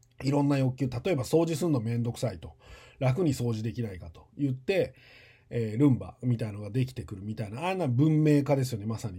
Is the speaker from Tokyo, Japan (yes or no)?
yes; Tokyo, Japan; 僕、東京で生まれ育ってて、東京言っても郊外多摩地区なので、そんなにめっちゃ都会コンクリートジャングルなわけでもなかったんですけど、